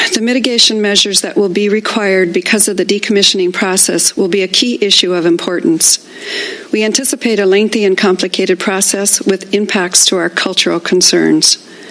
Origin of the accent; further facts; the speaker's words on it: Avila Beach, California, United States; So not only did I say I come from good people, but that I come from Tohini, this area here, and from Avila Beach, which is also our village site of Sapatu.